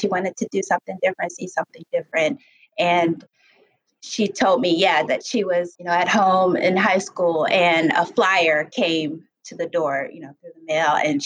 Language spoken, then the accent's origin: English; Detroit, Michigan, United States; also born or lived in Baltimore; So I was born in Baltimore and I was raised in Detroit.